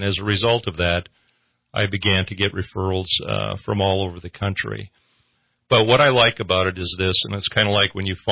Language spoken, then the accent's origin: English; Minnesota, United States; I'm originally from Minnesota. I grew up on a farm in Minnesota. Most of my relatives still live there.